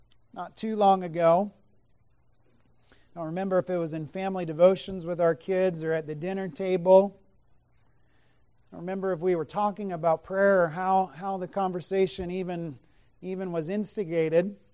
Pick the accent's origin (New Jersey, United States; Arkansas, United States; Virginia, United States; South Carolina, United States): South Carolina, United States; Down where I grew up in South Carolina, we have a bug that we don't have up here.